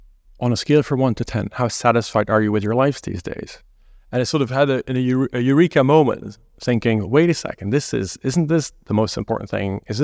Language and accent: English; Belgium; English is a second language; moved away as an adult; also born or lived in United States; Oh, well, I'm from Belgium. I grew up there and then did part of my economic studies in Belgium, but then quite quickly actually left for the United States